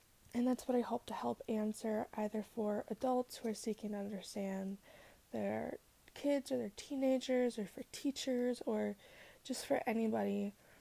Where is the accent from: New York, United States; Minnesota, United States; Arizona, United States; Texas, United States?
Minnesota, United States; accent: Minnesotan; I live in Minnesota. I don't know if you can tell by my accent. I really hope it's not that strong. I'm super insecure about it because I just think that Minnesotan accents are so fucking annoying.